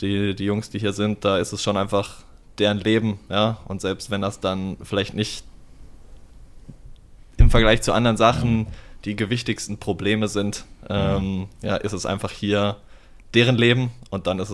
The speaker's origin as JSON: {"language": "German", "town": "Peine", "region": "Lower Saxony", "country": "Germany", "moved": "as an adult", "said": "Also ursprünglich komme ich aus Peine, ist in Niedersachsen zwischen Braunschweig und Hannover"}